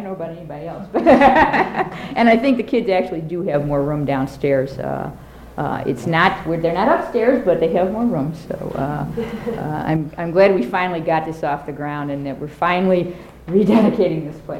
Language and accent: English; New Orleans, Louisiana, United States; moved away as an adult; now in Wisconsin, United States; Many of you may know that I'm from New Orleans originally, and I've been up in Wisconsin since 1973